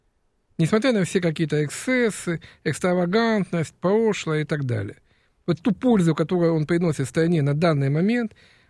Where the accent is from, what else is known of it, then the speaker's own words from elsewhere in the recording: Rostov-on-Don, Rostov Oblast, Russia; Я сам из Ростова-на-Дону, закончил Ростовский университет, юридический факультет.